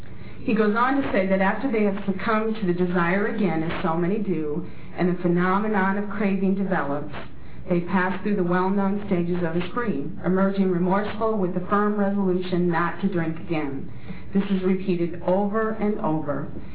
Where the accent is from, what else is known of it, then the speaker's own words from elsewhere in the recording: Iowa, United States; I grew up in the Midwest. I'm a Midwestern. I'm actually an Iowa farm girl. And I grew up in a small little town of about 500 people in Iowa.